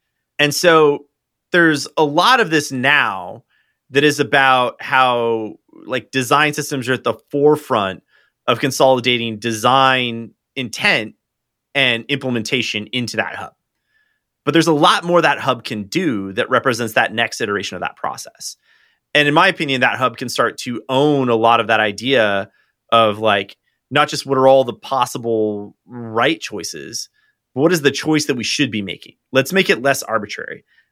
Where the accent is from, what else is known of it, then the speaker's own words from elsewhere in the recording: United States; Yeah, I mean, Dave, I'm an American.